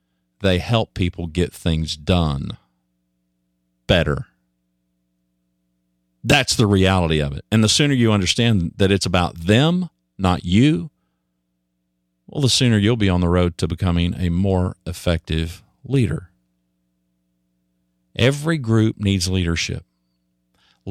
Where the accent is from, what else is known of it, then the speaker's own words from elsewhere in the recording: Dallas, Texas, United States; I'm from Dallas, Fort Worth, Texas. … I'm coming to you from inside